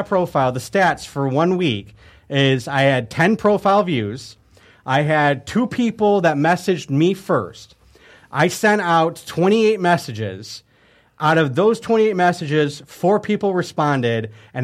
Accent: Hamtramck, Michigan, United States; I grew up in Hamtramck because that's where I live, in Hamtramck. I grew up in Hamtramck.

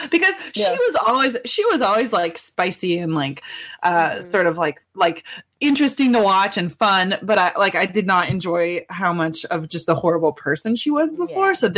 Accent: Montana, United States; I say that as a Montanan where we have our own problems, but.

